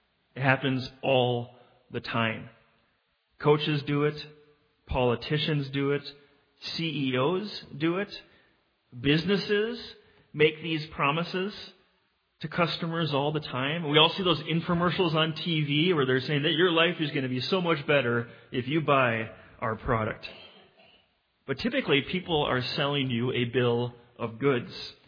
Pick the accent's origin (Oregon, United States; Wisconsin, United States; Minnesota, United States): Minnesota, United States; I grew up in Minnesota, and that's always been where my loyalty has lied.